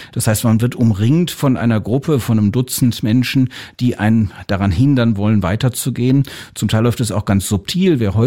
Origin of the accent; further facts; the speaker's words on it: Cologne, North Rhine-Westphalia, Germany; Also ich selbst komme aus Köln.